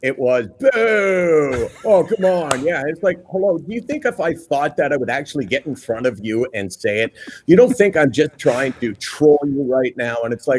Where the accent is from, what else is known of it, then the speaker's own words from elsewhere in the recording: Toronto, Ontario, Canada; I'm a Bathurst and Eglinton guy.